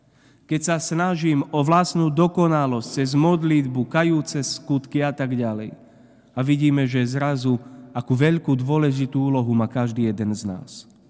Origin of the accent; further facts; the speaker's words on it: Spiš, Slovakia; Ja pochádzam zo Spiša a v našom nárečí sa povie